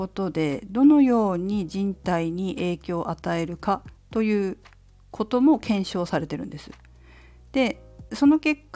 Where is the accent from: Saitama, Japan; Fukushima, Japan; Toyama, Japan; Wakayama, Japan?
Fukushima, Japan; 私の実家は福島県福島市で農家をやってるんです。